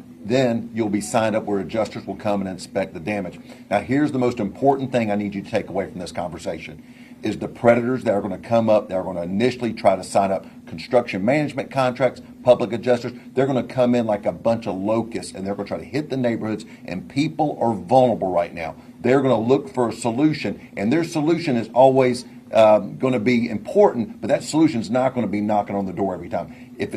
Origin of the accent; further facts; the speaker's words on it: Panama City, Florida, United States; But Panama City was my hometown. I lived through Hurricane Michael.